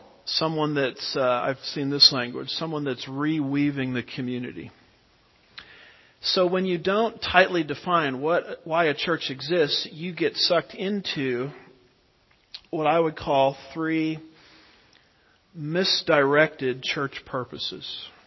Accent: United States; You know, America, I love being an American.

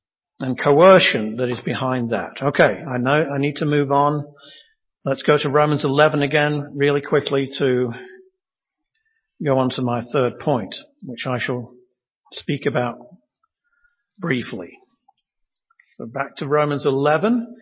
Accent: United Kingdom; I'm a Brit saying that.

